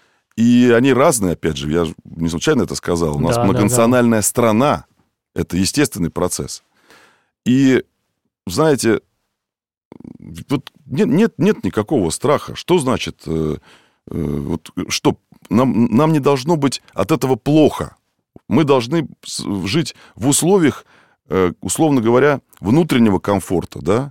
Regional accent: Moscow, Russia; У меня родители тоже родились не в Москве. К примеру, а я себя считаю коренным москвичом.

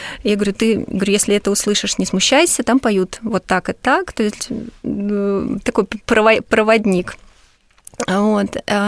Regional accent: Sergiyev Posad, Moscow Oblast, Russia; я сама родом из Сергиев Посада, у меня там живет семья, поэтому мы там часто бываем.

